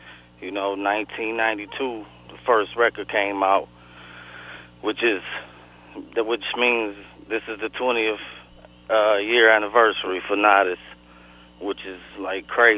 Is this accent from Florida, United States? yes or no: no; Detroit, Michigan, United States; growing up in Detroit, it is not easy and it's not fun